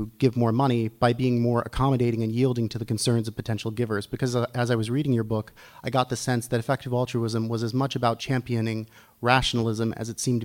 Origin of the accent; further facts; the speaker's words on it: Oakland, California, United States; from Oakland.